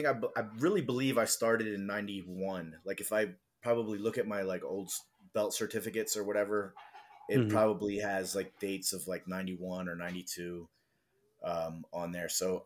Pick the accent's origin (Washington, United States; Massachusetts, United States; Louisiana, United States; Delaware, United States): Delaware, United States; So I'm from the East Coast, from Delaware, very close to Philadelphia in Pennsylvania.